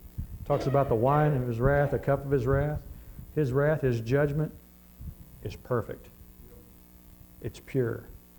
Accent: Missouri, United States; And look, I'm from Missouri. I lean south. All right? I'm from the Show Me State

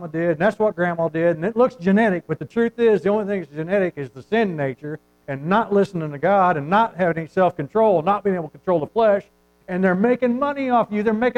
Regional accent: United States; I'm not bound to the government. I'll pay my taxes. I'm an American. And I don't hate America.

